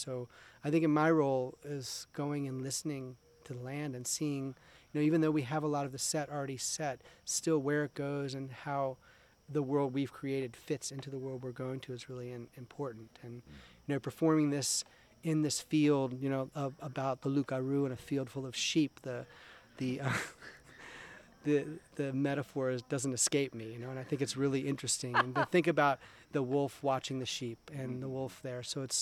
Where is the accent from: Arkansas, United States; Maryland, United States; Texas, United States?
Maryland, United States; now in Louisiana, United States; I'm from Maryland.